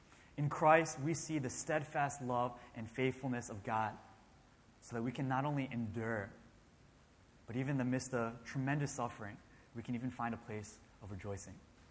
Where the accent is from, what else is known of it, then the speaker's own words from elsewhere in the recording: Maryland, United States; In 1949, Johnny Erickson Tada was born in Baltimore, Maryland, which is my home state.